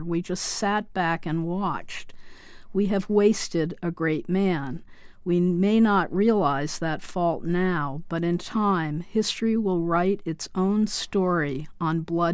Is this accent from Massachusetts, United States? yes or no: yes; Amherst, Massachusetts, United States; I grew up in Amherst, yes.